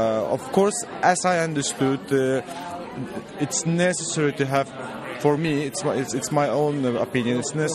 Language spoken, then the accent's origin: English; Azerbaijan; I'm from Azerbaijan.